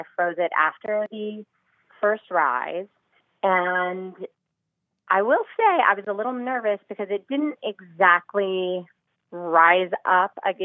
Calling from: Los Angeles, California, United States; Los Angeles.

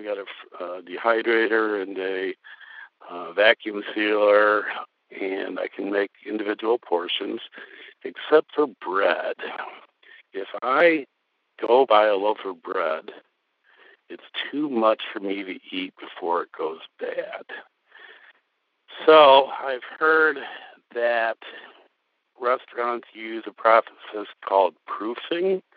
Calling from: Madison, Wisconsin, United States; I'm calling from Madison, Wisconsin.

